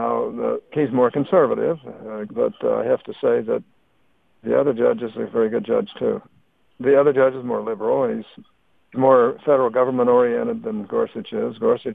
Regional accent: Utah, United States; Take my home state of Utah. We like to have control of our own lands

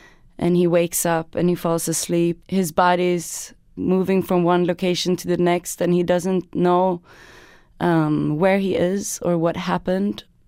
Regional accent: Sweden; my separation of, you know, growing up in Sweden and feeling rootless.

